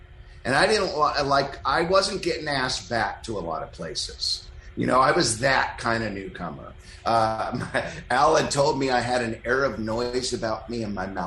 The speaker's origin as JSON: {"language": "English", "town": "Malibu", "region": "California", "country": "United States", "tie": "born or raised there", "said": "we grew up together in Malibu. We were little Malibrats in the 70s, little surf punks."}